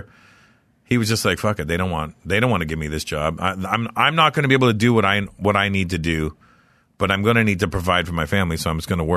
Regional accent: Canada; growing up in Canada

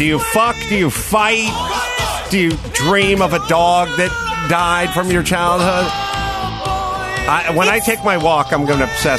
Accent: Los Angeles, California, United States; and I grew up in Los Angeles, so people were like dressing in pirate shirts and putting on eyeshadow and stuff.

